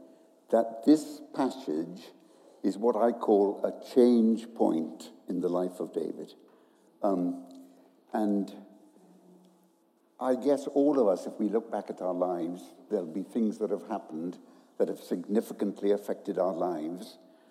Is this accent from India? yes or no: yes; India; I was born in India and lived in India.